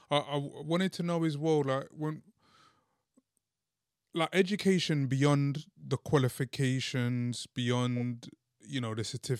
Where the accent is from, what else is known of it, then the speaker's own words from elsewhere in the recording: Newham, London, United Kingdom; I'm East London, Newham.